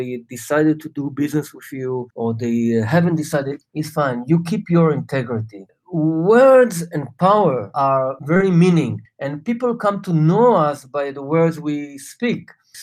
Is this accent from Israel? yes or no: yes; Israel; I was born in Israel and I grew up as a kid in the 70s when Israel was kind of a relatively small country.